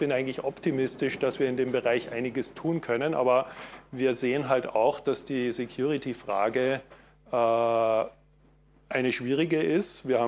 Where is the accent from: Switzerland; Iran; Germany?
Germany; now in Austria; Ich komme aus Österreich, bin aber Deutscher, lebe nur schon länger in Österreich